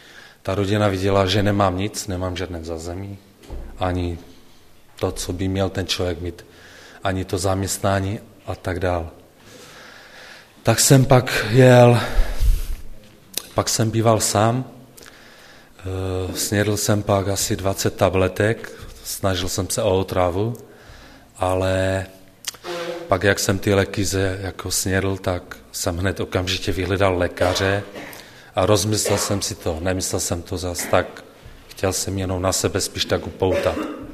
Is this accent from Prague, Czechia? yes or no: no; Frýdek-Místek, Moravian-Silesian Region, Czechia; vyrůstal jsem v dětském domově ve Frýdku Misku, zhruba asi 13-14 let.